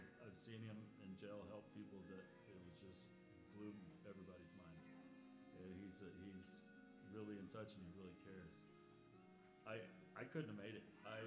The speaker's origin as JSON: {"language": "English", "town": "Dalhart", "region": "Texas", "country": "United States", "tie": "born or raised there", "said": "I grew up in Dalhart, Texas."}